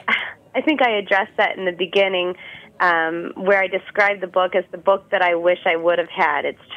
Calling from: Cleveland, Ohio, United States; I'm calling in from Cleveland, Ohio, where it's supposed to snow tomorrow.

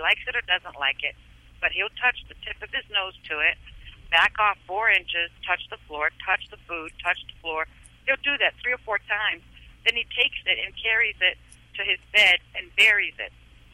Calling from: Maryland, United States; Right now I'm calling in from Maryland.

